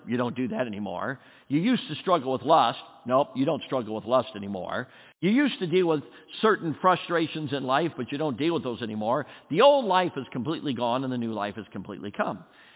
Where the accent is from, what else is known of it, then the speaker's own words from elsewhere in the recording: Ireland; I'm Irish and got red hair.